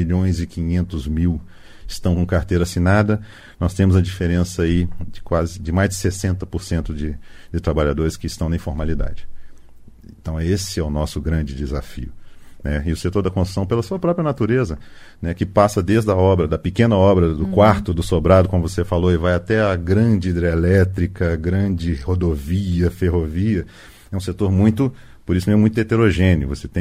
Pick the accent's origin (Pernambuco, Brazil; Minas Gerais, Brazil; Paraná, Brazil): Minas Gerais, Brazil; Belo Horizonte; Eu sou de Belo Horizonte. A CEBIC, a Câmara Brasileira da Construção, é de Brasília, mas eu sou de Belo Horizonte.